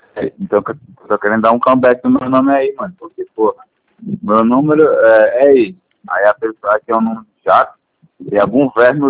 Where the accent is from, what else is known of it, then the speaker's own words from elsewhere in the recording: Natal, Rio Grande do Norte, Brazil; now in Guarujá, Brazil; Eu sou de Natal, né? Rio Grande do Norte.